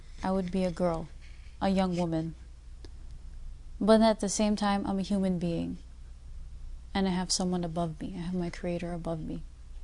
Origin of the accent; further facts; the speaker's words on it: Pakistan; also born or lived in United States; I'm from Pakistan. I'm born in America.